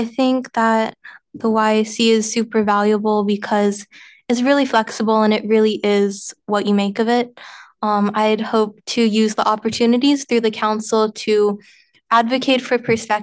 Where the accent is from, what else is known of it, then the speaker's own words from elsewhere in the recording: Westland, Michigan, United States; over growing up in Westland